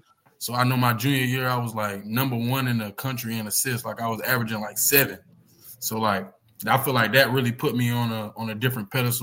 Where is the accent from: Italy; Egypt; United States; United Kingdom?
United States; South Carolina; I'm from South Carolina, bro. Like, it's not a lot of people out here training for the love of the game